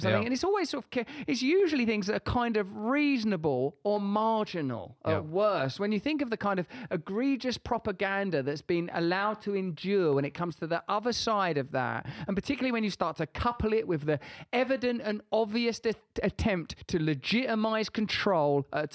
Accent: England, United Kingdom; both in our country, the UK, we're English, did you know

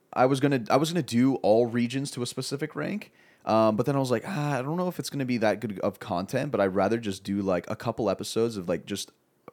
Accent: Florida, United States; I'm from Florida, and like in Florida, at least where I was from, you know, like it was like a no name.

